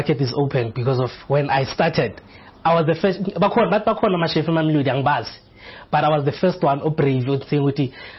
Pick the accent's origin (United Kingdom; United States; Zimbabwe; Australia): Zimbabwe; I'm a chef from Zimbabwe.